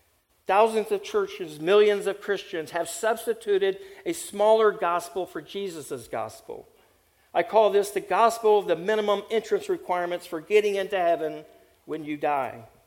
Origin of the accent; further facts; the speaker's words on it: California, United States; I've been to Paris, but I'm not a Parisian. I'm a Californian and proud of it.